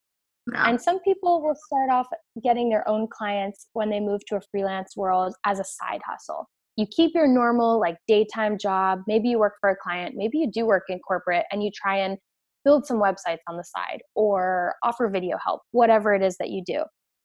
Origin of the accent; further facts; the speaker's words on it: Orlando, Florida, United States; For example, I'm from Orlando, Florida.